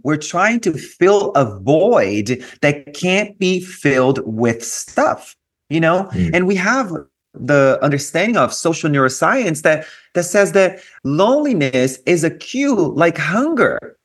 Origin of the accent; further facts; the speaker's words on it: Brazil; growing up in Brazil to a Lebanese father and an Italian mother